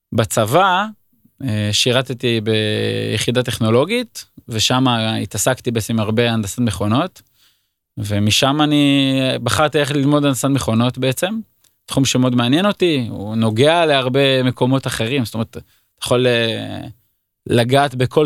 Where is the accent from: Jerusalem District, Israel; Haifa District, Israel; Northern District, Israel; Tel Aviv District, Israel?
Haifa District, Israel; Haifa; born there; אני נולדתי בחיפה.